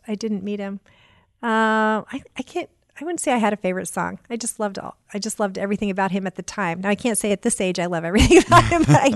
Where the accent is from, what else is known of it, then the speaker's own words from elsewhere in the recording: Auburn, Maine, United States; I grew up in Auburn, Maine.